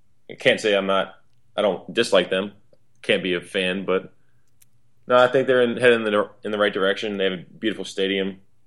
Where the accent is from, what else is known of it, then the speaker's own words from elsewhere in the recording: Bowie, Maryland, United States; Born and raised, still there.